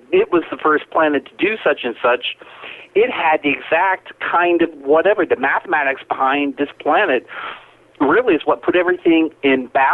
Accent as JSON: {"language": "English", "region": "the South", "country": "United States", "accent": "Southern", "said": "So please excuse the Southern accent, my own Southern accent."}